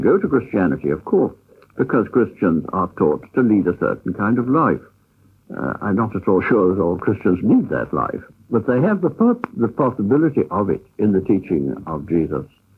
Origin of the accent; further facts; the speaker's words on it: Scotland, United Kingdom; I was brought up in Scotland amongst Presbyterians